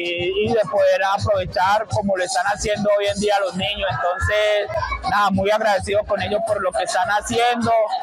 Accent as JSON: {"language": "Spanish", "region": "Antioquia", "country": "Colombia", "tie": "born or raised there", "said": "soy de acá de la Comuna 4, barrio Moravia. Desde que tengo uso de razón vivo acá en la comunidad."}